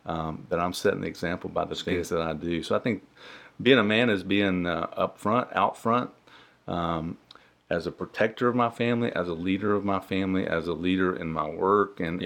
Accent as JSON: {"language": "English", "town": "Gadsden", "region": "Alabama", "country": "United States", "tie": "born or raised there", "said": "in Gadsden, so we're both from Gadsden."}